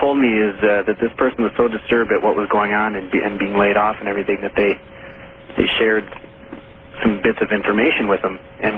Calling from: Minneapolis, Minnesota, United States; I'm calling from Minneapolis.

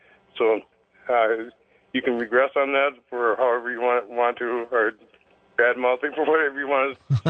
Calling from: White Pine, Tennessee, United States; from White Pine, Tennessee.

